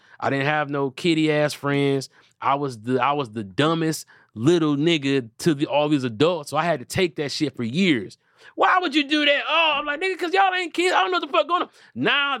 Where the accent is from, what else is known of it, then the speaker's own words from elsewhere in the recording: Detroit, Michigan, United States; also born or lived in Southfield; But I'm from Detroit, and I lived in Southfield.